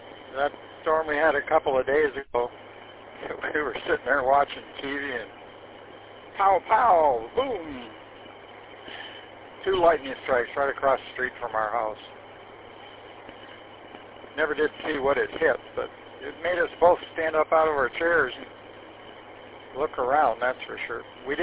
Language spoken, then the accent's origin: English; Garden City, United States; Well, I was born and raised in Garden City and then owned a house for over 40 years.